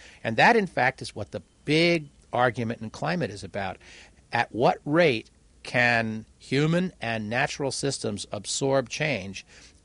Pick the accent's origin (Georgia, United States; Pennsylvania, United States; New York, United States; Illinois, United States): New York, United States; Long Island; And I grew up on Long Island, and the South Shore of Long Island is a wash, sandy beach, and the North Shore is rolling hills